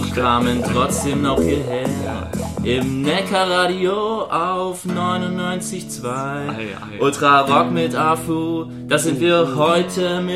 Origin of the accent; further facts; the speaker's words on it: Stuttgart, Baden-Württemberg, Germany; aus dem Stuttgarter Raum. wir sagen immer, wir kommen aus Stuttgart, wir kommen aus dem Umkreis Esslingen, Vaihingen an der Enns.